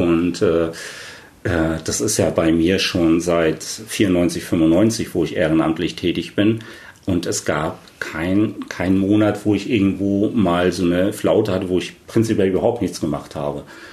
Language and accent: German; East Germany, Germany; einmal der Quotenmann als Mann und dann halt eben als Ossi, dann halt eben auch der Quoten-Ossi, ne?